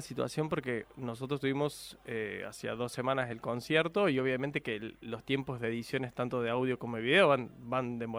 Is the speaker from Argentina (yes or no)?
yes; Argentina; nos da mucha identidad a todos como argentinos